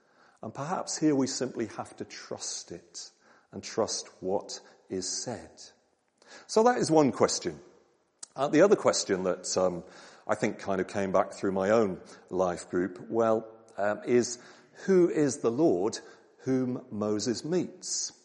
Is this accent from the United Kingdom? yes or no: yes; United Kingdom; I'm British.